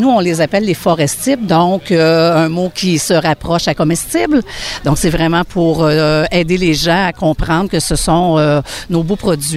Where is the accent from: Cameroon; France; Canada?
Canada; Saint-Côme, Quebec; Oui, je suis de Saint-Côme et on cueille dans la région là, de Lanaudière. Matawinie, plus précisément, aussi.